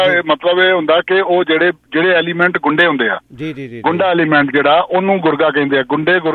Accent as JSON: {"language": "Punjabi", "region": "Delhi", "country": "India", "also_born_or_lived": "Haryana", "said": "ਮੈਂ ਦਿੱਲੀ ਦਾ ਹਾਂ, ਉਹਦਾ ਪਿੱਛੋਂ ਹਰਿਆਣੇ ਦੇ ਹਾਂ"}